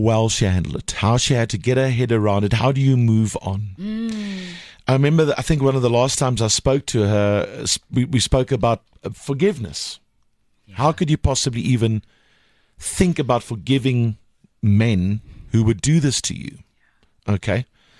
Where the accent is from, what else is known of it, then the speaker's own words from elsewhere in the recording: Port Elizabeth, Eastern Cape, South Africa; in my hometown of Port Elizabeth